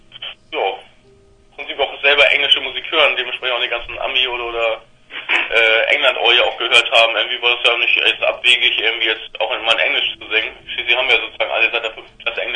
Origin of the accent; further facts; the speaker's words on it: Bad Bramstedt, Schleswig-Holstein, Germany; Ja, wir konnten im Jugendzentrum bei uns in Bad Bramstedt praktisch spielen, irgendwie, zusammen mit 2, 3 anderen Bands.